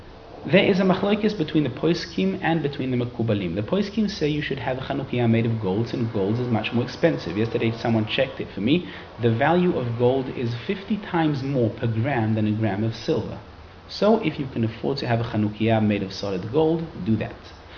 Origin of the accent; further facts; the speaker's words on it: Israel; born there; English is a second language; As I said again before, since I was born in Israel, I'm not an English speaker, so you will excuse me for my mistakes in grammar and in diction.